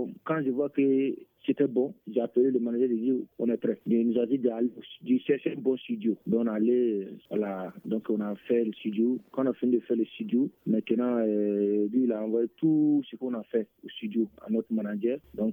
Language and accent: French; Burkina Faso; now in Bamako, Mali; musicien, je viens de Burkina Faso, mais là, je me suis installé ici à Bamako.